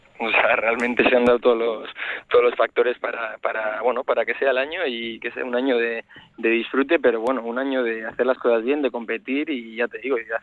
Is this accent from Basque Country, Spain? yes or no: yes; Amorebieta-Etxano, Basque Country, Spain; soy de Sornocha, soy soy vizcaíno, así que formado en el Amorebieta